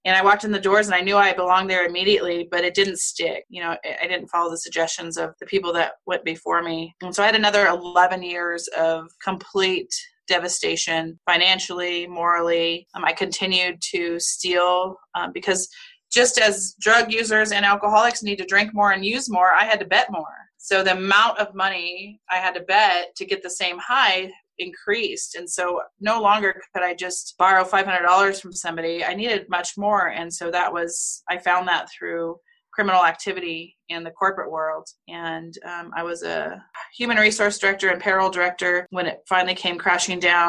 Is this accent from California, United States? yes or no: yes; California, United States; We grew up in California and our summer vacations were in Las Vegas at the Circus Circus.